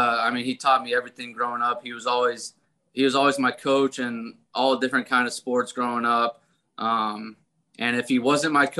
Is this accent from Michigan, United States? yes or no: no; Shreveport, Louisiana, United States; also born or lived in Tennessee; I grew up in Shreveport. I actually moved there when I was in second grade. I was born in Tennessee, then moved down to Shreveport when I was in second grade. And got very acquainted with the Louisiana culture